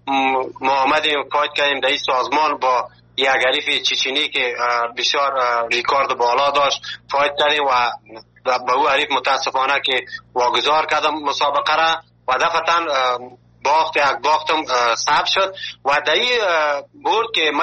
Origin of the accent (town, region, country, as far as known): Afghanistan; now in Turkey